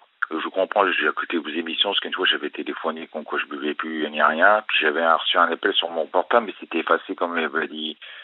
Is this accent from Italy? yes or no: yes; Italy; French is a second language; quand je suis un Italien, je ne laisse pas faire